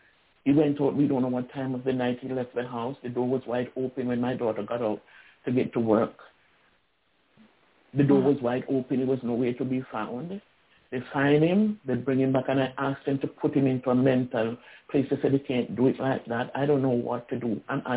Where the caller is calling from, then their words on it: Florida, United States; I'm calling from Florida.